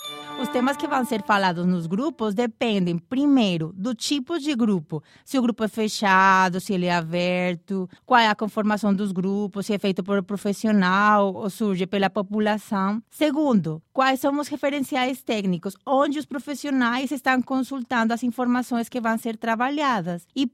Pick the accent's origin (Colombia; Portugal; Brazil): Colombia; sou da Colômbia.